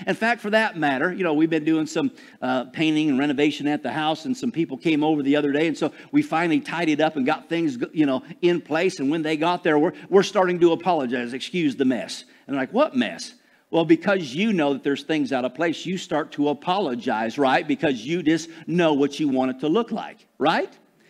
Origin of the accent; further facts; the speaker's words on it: Michigan, United States; Everybody asks me, say, where are you from? I'm from Michigan. You ain't from Michigan. I'm like, yes, I am. I just hang around these Southern guys, you know, and I start talking Southern.